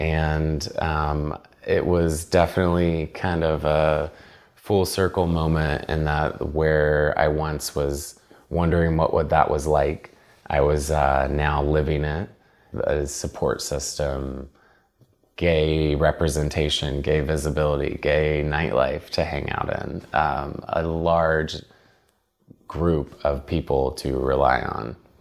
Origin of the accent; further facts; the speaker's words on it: Harrison, Arkansas, United States; I'm from Harrison, Arkansas. So the town I'm from, Harrison, Arkansas, there's an active KKK outside of the town.